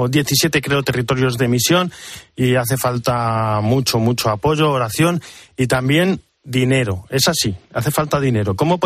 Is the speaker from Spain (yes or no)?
yes; Spain; los españoles somos el segundo país que más aporta para las misiones